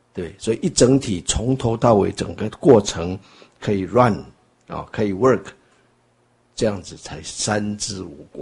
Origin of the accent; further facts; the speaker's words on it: China; 这也显示出说，这个西洋人的思想跟我们中国人的思想不一样